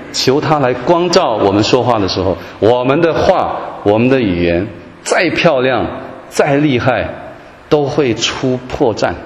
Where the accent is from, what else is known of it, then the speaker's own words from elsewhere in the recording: Taiwan; 我从台湾来常常喜欢看这个国内中国大陆的这个电影啊，我们台湾来的人对这个中文的使用啊有时候会有困难